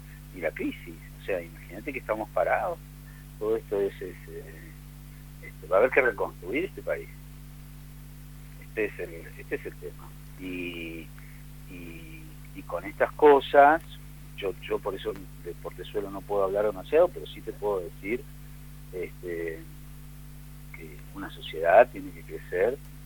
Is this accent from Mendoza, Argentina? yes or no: yes; Mendoza, Argentina; soy un mendocino más, digamos.